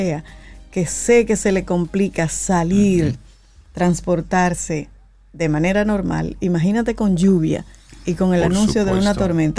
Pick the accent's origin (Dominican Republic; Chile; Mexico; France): Dominican Republic; el colorido que tenemos como dominicanos, la gente, eso es parte también, la gastronomía